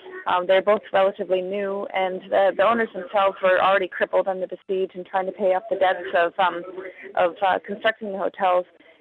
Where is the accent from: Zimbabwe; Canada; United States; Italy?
Canada; I'm a Canadian human rights advocate and freelance journalist, and I'm now in Gaza City.